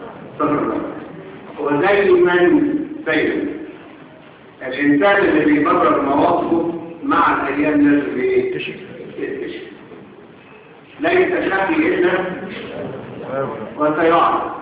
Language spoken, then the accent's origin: Arabic; Egypt; هي انا وانت. ما احنا مصريين.